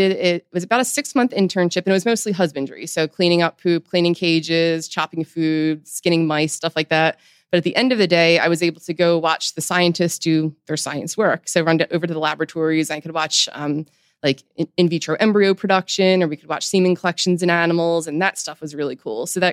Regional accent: Philadelphia, Pennsylvania, United States; So going back to being born and raised in Philly, I lived in the city, so we didn't have a lot of access to wildlife.

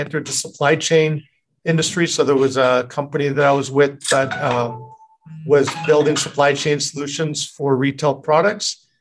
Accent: Montreal, Quebec, Canada; born there; I was born actually in another country. I was born in Montreal, Canada. So a bilingual city.

